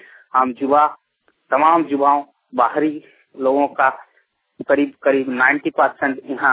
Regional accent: Jamtara, Jharkhand, India; नाला प्रखंड जिला जामतरा के रहने वाला हूँ।

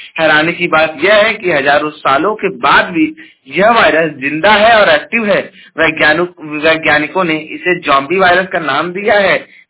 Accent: Jaunpur, Uttar Pradesh, India; और मैं उत्तर प्रदेश के जौनपुर जिले का निवासी हूं

